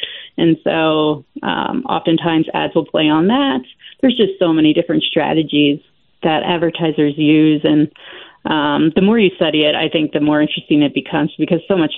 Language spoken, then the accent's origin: English; Pennsylvania, United States; I do like tailgating, but I grew up in Pennsylvania, so I'm very familiar with Penn